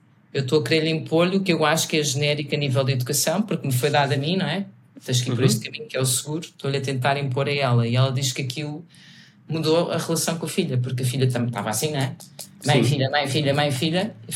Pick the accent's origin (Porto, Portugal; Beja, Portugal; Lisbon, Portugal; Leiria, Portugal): Lisbon, Portugal; Eu sou aqui de Lisboa, eu nasci em Lisboa